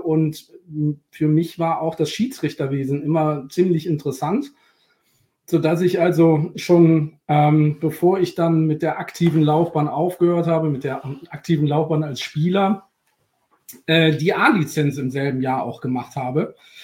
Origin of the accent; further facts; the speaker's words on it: Cologne, North Rhine-Westphalia, Germany; now in Dreieich, Germany; Damals noch in Köln. Ich bin gebürtiger Kölner, wohne mittlerweile südlich von Frankfurt in Dreieich.